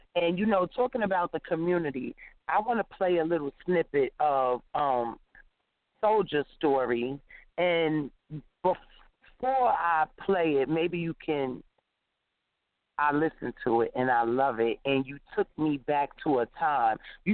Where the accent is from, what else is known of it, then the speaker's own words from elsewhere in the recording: Yonkers, New York, United States; So growing up in Yonkers, I know we were more like a family. We were more like a community.